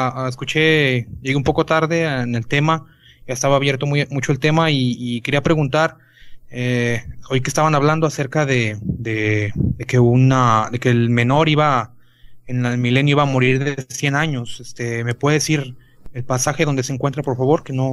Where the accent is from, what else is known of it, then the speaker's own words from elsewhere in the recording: Mexico; soy de México.